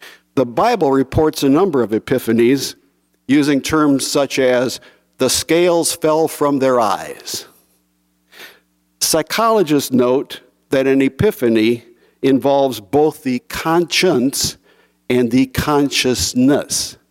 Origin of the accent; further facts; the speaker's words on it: Iowa, United States; I was from Iowa, where people believed that if you work hard, take advantage of your opportunities, and follow the rules, you can be successful.